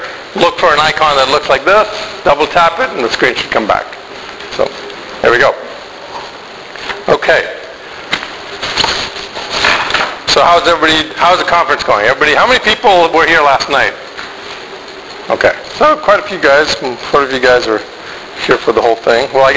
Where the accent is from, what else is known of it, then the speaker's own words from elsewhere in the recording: Ghana; also born or lived in Sudan; now in United States; I grew up in Ghana, and then I went to Sudan